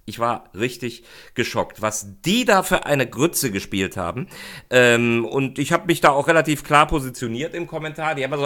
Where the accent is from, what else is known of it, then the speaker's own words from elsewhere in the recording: Rhineland, Germany; also zumindest für mich als Rheinländer